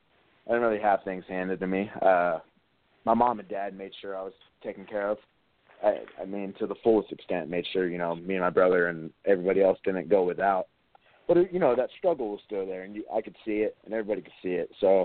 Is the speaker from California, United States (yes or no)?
yes; Stockton, California, United States; I mean, I grew up in Stockton, California. So just, you know, the area, it was always a little rougher mentality.